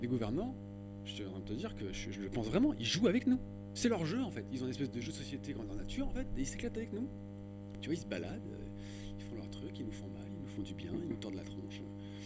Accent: La Rochelle, Nouvelle-Aquitaine, France; La Rochelle, hein, ouais, j'ai grandi à La Rochelle.

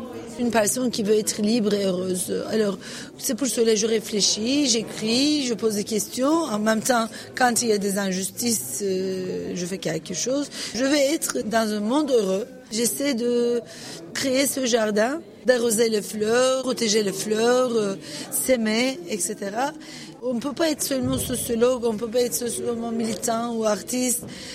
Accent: Turkey; French is a second language; en tant que Turc, je dois soutenir cette lutte de justice avec mon témoignage.

